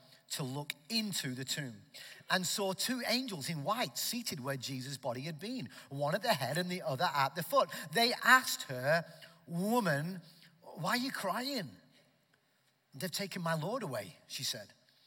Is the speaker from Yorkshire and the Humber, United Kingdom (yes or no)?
no; Preston, North West England, United Kingdom; now in Arizona, United States; Me, my family of six arrived here from the northwest of England. Okay, near Manchester, Liverpool, that area, a city called Preston, and that was, we have been in Arizona since 2015.